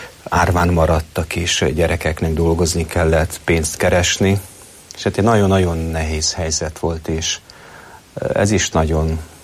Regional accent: Căpleni, Satu Mare County, Romania; nem vagyok már fiatal. Szatmár megyében születtem, határ másik oldalán, Nagy Károly mellett, Kaplony nevű községben, egy ferences plébánia.

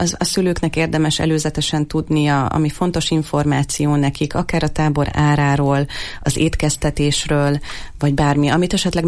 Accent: Transylvania, Romania; Nagyon fontos hangsúlyoznom, hogy én Erdélyből származom

